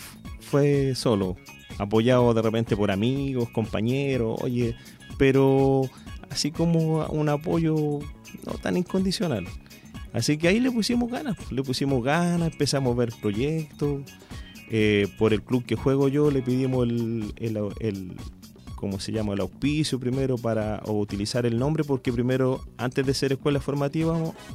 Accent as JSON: {"language": "Spanish", "town": "Gultro", "region": "O'Higgins", "country": "Chile", "tie": "born or raised there", "said": "nació en Olivar, en Gultro más que nada. Bueno, nacido y criado allá desde que tengo uso razón."}